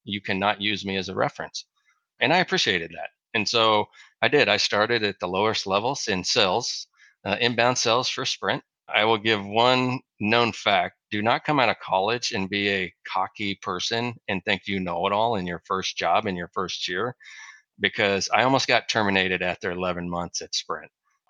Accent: Olathe, Kansas, United States; Yeah. So I grew up in Olathe, Kansas. Kind of comical. That's where I live now. Never thought I would come back when I was growing up.

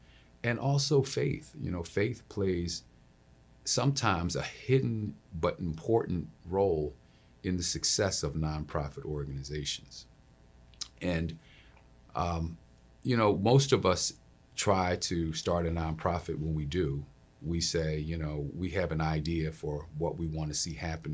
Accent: Philadelphia, Pennsylvania, United States; Well, first, I want to just say that I'm a Philadelphian. And I was born and raised here.

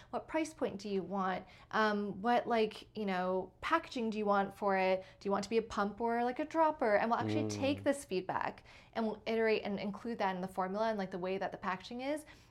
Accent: Toronto, Ontario, Canada; born there; I mean, I was born in Toronto, so I do identify as Canadian

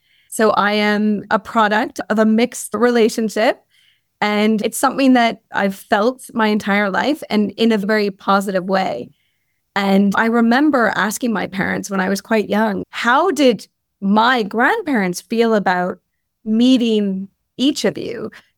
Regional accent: Montreal, Quebec, Canada; I was born in Montreal, Canada, and which is where I was born and raised.

